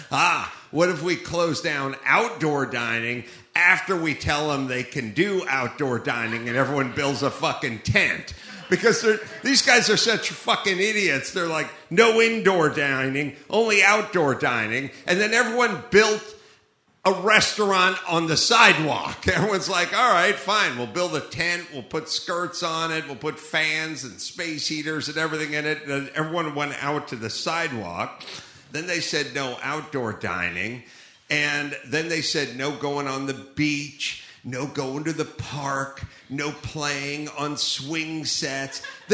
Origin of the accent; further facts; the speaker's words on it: Los Angeles, California, United States; I'm from Los Angeles, and Los Angeles is like our governor and our mayor in Los Angeles, California.